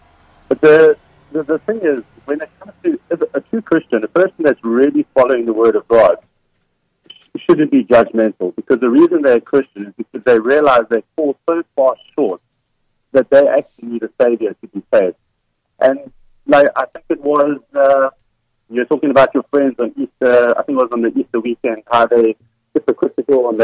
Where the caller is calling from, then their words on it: Durban, KwaZulu-Natal, South Africa; I'm calling from Durban.